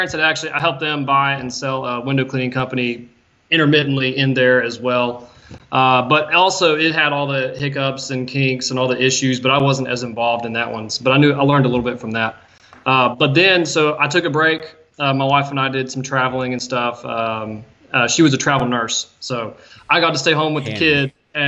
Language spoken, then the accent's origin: English; Tennessee, United States; I grew up in Tennessee right next door.